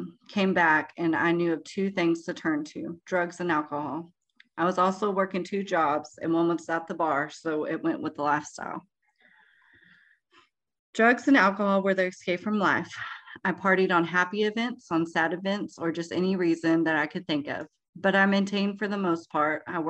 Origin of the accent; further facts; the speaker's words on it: Eden, Oklahoma, United States; born there; I was born in Eden, Oklahoma, and I just always remember being in that environment.